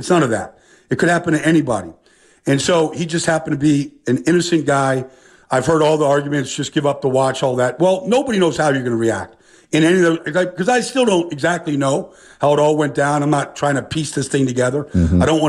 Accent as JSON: {"language": "English", "town": "Long Island", "region": "New York", "country": "United States", "tie": "born or raised there", "said": "Like the Jets, I feel like I grew up in Long Island. I was a Jet fan."}